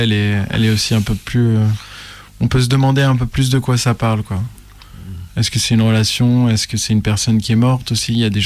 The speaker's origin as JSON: {"language": "French", "region": "Auvergne-Rhône-Alpes", "country": "France", "tie": "born or raised there", "lives_now": "Lyon, France", "said": "Moi, je viens de la campagne au départ. Je viens de l'Allier, à côté de Moulins, voilà, dans un petit. J'ai vécu dans une ferme. Mon père est agriculteur"}